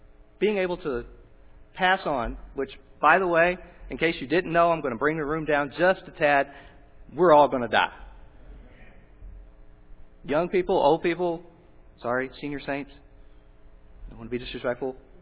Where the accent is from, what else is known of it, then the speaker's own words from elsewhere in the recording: Texas, United States; I was born and raised in Texas. I like Texas.